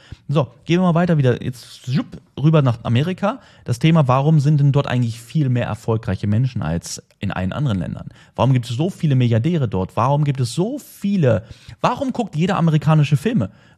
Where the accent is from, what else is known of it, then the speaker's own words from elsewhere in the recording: Germany; ich bin in Deutschland groß geworden.